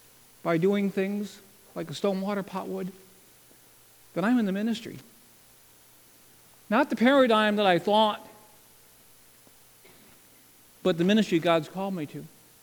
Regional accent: Connecticut, United States; And my paradigm from growing up in Connecticut was always that a person that goes into the ministry is like Pastor Ray

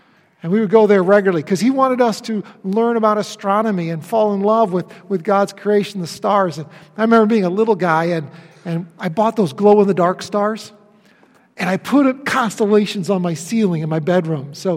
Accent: Webster, New York, United States; my younger sister and I, we grew up in Webster, New York. Some of you may know where that is. It's a suburb east of Rochester, up on Lake Ontario.

